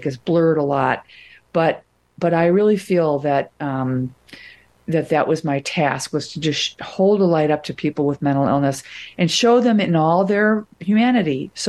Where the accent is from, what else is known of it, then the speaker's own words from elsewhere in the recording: Wilmette, Illinois, United States; And I said, I'm like, shut up. I'm from Wilmette.